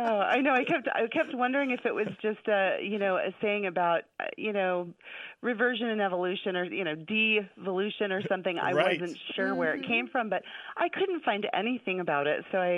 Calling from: Anchorage, Alaska, United States; I'm calling from Anchorage, Alaska, and I am so happy to be talking to you guys.

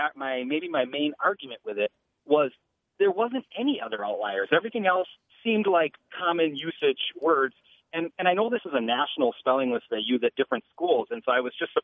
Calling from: De Pere, Wisconsin, United States; I'm calling from De Pere, Wisconsin.

